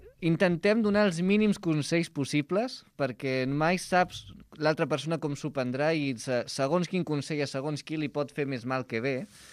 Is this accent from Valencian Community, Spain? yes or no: no; Barcelona, Catalonia, Spain; va ser una bona caminata, perquè jo soc de Sant Andreu.